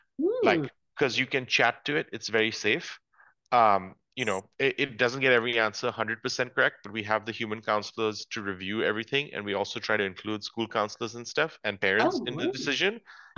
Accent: India; also born or lived in United States; because I grew up in India and then in the USA, so I'm English speaking.

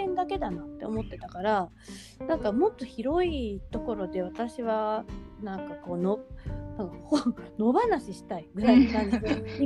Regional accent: Tokyo, Japan; 要はずっと私東京生まれで東京育ちで、何もそこに対して疑問も感じていなかったのね

